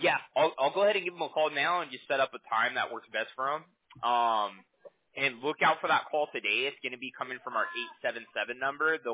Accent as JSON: {"language": "English", "region": "California", "country": "United States", "said": "You know, I'm from California, so."}